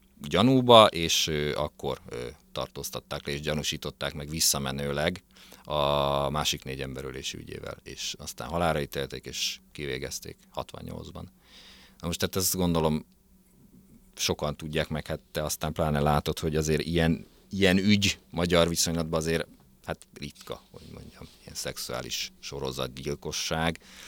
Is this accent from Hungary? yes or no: yes; Gödöllő, Pest, Hungary; Egyébként én gödöllői vagyok, tehát hogy ez meg pláne oda jártam iskolába 2 utcára